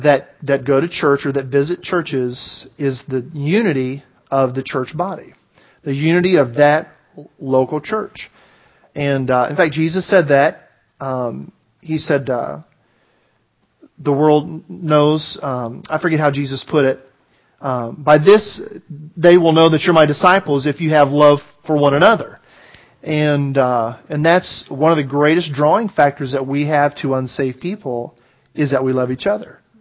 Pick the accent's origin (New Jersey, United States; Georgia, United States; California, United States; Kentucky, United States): Georgia, United States; I'm a Southerner. And so being from Georgia